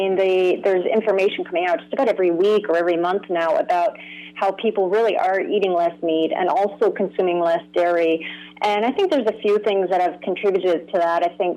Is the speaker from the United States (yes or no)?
no; St. John's, Newfoundland and Labrador, Canada; There wasn't a whole great deal of fresh foods growing up in St. John's at that time either.